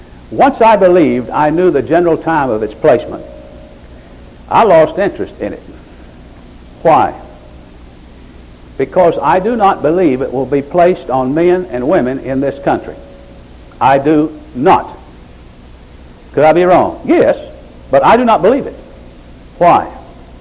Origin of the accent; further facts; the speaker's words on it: Augusta, Arkansas, United States; born there; Well, I was born in Augusta, Arkansas in 1932. Except for my travels around different parts of the world, I pretty well stayed in the United States. I'm an American.